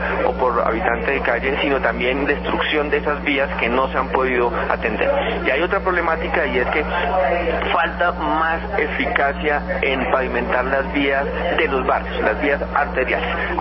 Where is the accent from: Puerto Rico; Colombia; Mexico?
Colombia; Bogotá; De esa forma uno como bogotano va a ver que las obras se están ejecutando